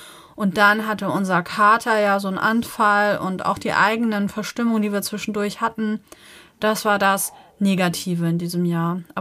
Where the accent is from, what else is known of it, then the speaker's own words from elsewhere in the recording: Lower Saxony, Germany; wir leben ja in Niedersachsen, in der Nähe von Bremen. So, und ich komme ja ursprünglich, aber aus Niedersachsen, in der Nähe von Hamburg.